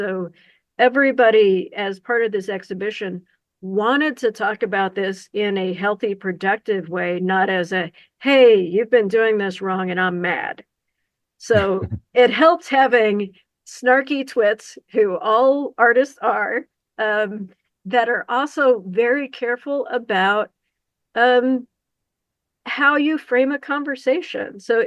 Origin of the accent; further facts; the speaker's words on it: Missouri, United States; the caves that I used to explore whenever I was little, growing up in the Ozarks of Missouri.